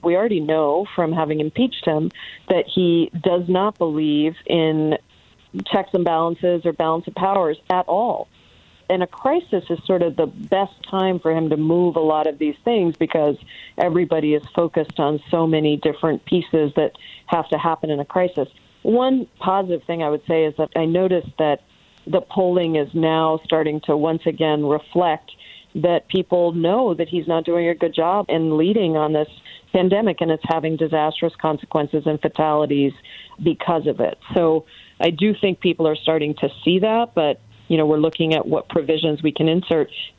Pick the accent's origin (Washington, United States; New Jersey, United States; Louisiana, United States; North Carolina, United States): Washington, United States; I come from Washington State. You in Colorado, you have a great vote by mail system as well.